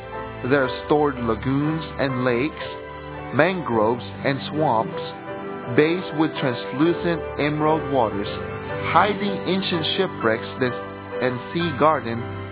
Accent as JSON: {"language": "English", "country": "Philippines", "tie": "born or raised there", "said": "I was born and raised 18 years in the Philippines. I was born Catholic."}